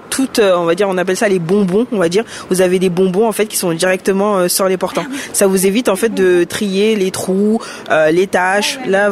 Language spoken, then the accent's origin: French; Normandy, France; On est de la Normandie.